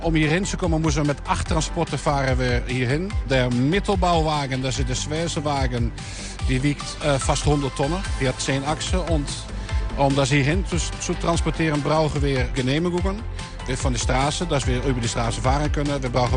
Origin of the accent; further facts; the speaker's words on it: Roermond, Limburg, Netherlands; German is a second language; Ich komme selbst aus Roermond und hier in der ganzen Umgebung in Holland, Venlo, Roermond, wissen alle